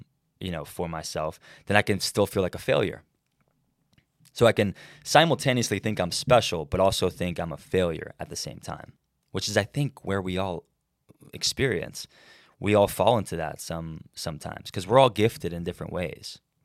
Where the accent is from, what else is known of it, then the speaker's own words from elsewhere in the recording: United States; But because we grew up in America where the norm was longer board shorts